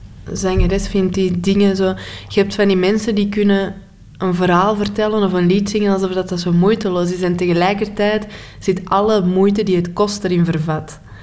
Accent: Antwerp, Belgium; Maar echt Antwerps kan ik niet. Dus iedereen zal meteen horen dat ik van Antwerpen ben in België. Maar echt Antwerps dialect kan ik niet.

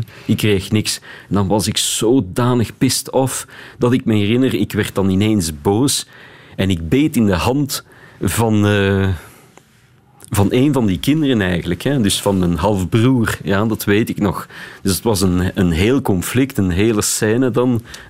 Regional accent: Beersel, Flemish Brabant, Belgium; want ik ben opgegroeid in Beersel, hè. Een beetje hoger dan het kasteel van Beersel.

